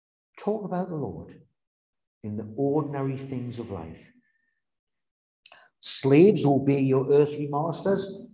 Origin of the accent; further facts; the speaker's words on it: Newcastle, North East England, United Kingdom; I hope you can hear from the accent that I'm proudly from Newcastle.